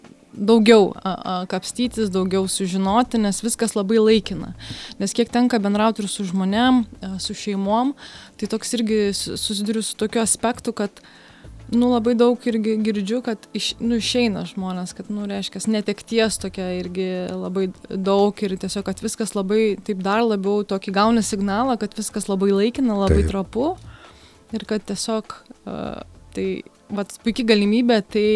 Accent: Dzūkija, Lithuania; kiek tenka irgi daug keliauti ir pasakai, kad esi iš Dzūkijos. Nu, aš niekuomet neatsakau, klausiu, iš kur tu esi, tai aš sakau, iš Dzūkijos sostinės.

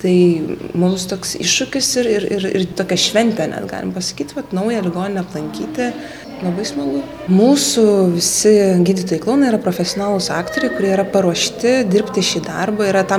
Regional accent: Vilnius, Vilnius County, Lithuania; mes patys esam vilniečiai ir jau 6 metus dirbam Vilniaus vaikų ligoninėje

